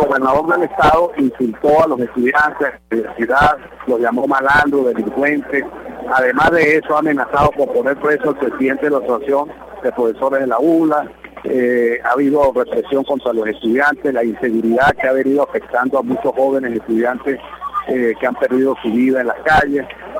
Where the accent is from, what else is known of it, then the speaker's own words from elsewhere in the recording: Mérida, Venezuela; es mi deber como diputado que soy de Mérida